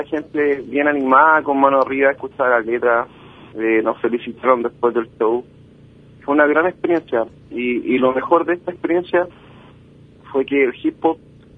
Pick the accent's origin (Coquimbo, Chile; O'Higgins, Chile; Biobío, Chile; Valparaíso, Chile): Valparaíso, Chile; Viña del Mar; yo soy de Viña del Mar, de la costa, ir a Santiago y representar mi región fue grande.